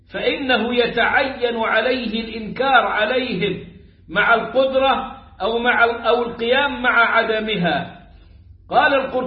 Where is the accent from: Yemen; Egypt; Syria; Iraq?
Egypt; Upper Egypt; هذه اللي قال الدب زي ما بيقولوا عندنا في الصعيد